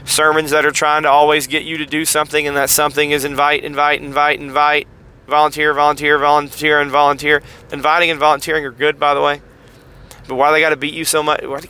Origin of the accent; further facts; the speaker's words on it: United States; I know we're American rugged individualists.